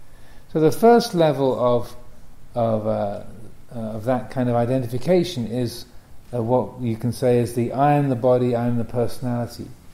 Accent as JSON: {"language": "English", "region": "England", "country": "United Kingdom", "tie": "born there", "said": "I was born in England, so I started out being British. Then I got American citizenship a few years ago. So now I'm American as well. So I have two nationalities."}